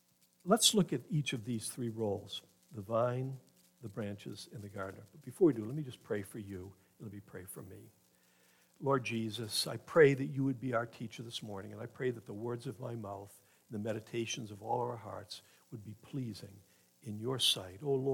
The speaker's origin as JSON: {"language": "English", "region": "Massachusetts", "country": "United States", "lives_now": "Maine", "said": "I'm from away. My wife is from Maine. I'm from Massachusetts. I apologize."}